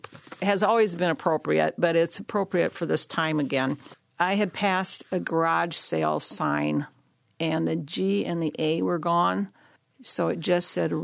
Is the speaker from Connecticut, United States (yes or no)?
no; Mount Carmel, Iowa, United States; Well, that one is the depiction of my hometown in Iowa, Mount Carmel, Iowa. And that is a town of 100 people.